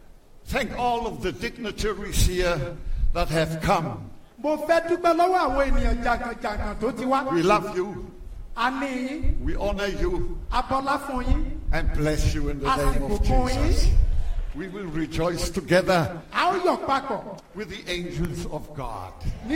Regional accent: Germany; moved away as an adult; now in Nigeria; 50 years ago, exactly 50 years ago, as a young man, I came from Germany to and set foot on African soil.

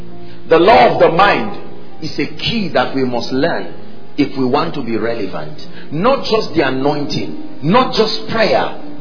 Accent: Middle Belt, Nigeria; I come from the Middle Belt, what you call the North.

